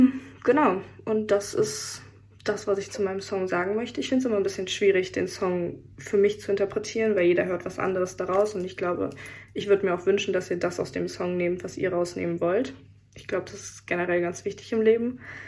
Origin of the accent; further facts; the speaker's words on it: North Rhine-Westphalia, Germany; Genau, ich komme aus dem Pott